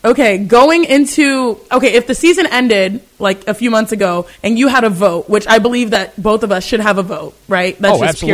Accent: Houston, Texas, United States; it hurts my heart to be born and raised in Houston, Texas

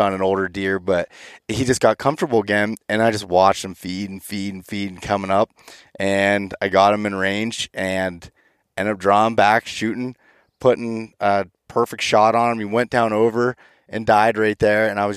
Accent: Pennsylvania, United States; like, in my home state of Pennsylvania, I use trail cameras a lot.

